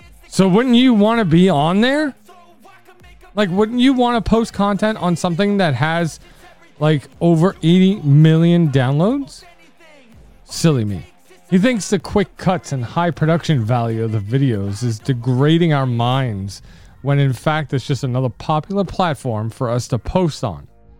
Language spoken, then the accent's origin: English; New York, United States; accent: New York; But I assure you, that's just my New York accent and years of experience in this field.